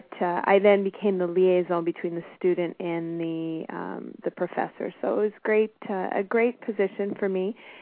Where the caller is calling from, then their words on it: Toronto, Ontario, Canada; Well, I'm calling from Canada, so it's still quite cold.